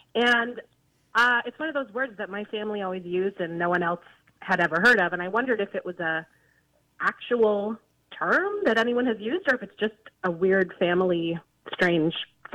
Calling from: San Diego, California, United States; I'm calling from San Diego, California.

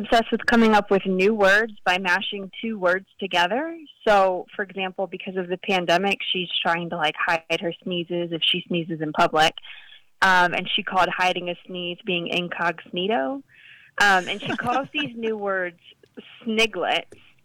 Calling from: Suitland, Maryland, United States; I'm calling from Suitland, Maryland.

